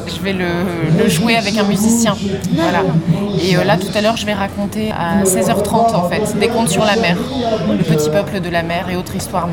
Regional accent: Nouvelle-Aquitaine, France; je viens de l'île d'Oléron, donc la nature.

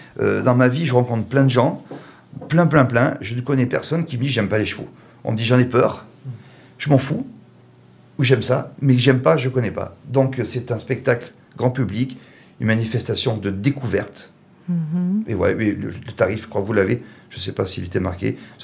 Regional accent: Soyaux, Nouvelle-Aquitaine, France; born there; une autre journée dans le 16, vers où je suis né, vers Soyaux.

